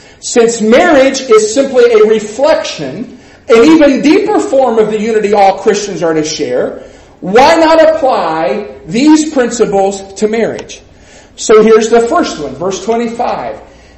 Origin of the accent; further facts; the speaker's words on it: Winchester, Kentucky, United States; And I was from Winchester, so my mom and grandparents worshipped where John preached.